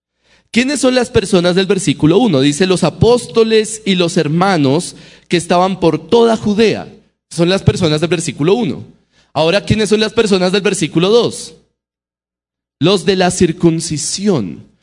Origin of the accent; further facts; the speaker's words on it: Colombia; Como colombianos, tenemos tradiciones